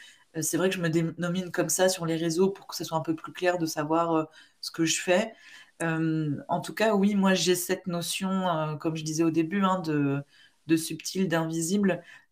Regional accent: France; now in Sweden; je suis française, mais en effet, je vis au nord de la Suède. Donc, je vis en Suède depuis 4 ans et demi et en Laponie depuis 3 ans et demi.

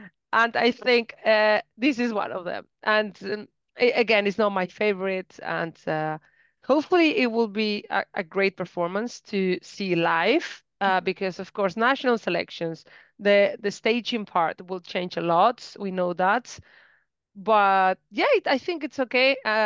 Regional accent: Spain; And we know what this means because we're from Spain.

